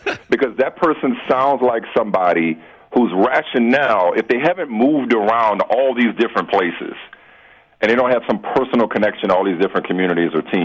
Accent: Pennsylvania, United States; and I'm a Penn State person because I'm from Pennsylvania

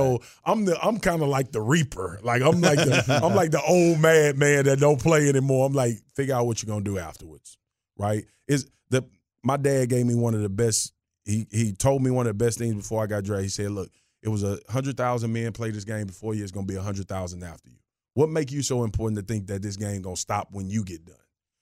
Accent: Baton Rouge, Louisiana, United States; Like, I'm from South Baton Rouge.

